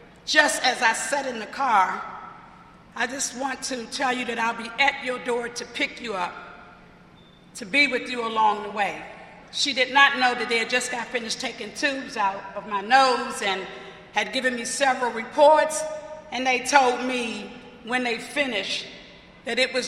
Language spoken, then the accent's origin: English; Washington, District of Columbia, United States; I come from the Washington, D.C. area, come from a family of about seven family members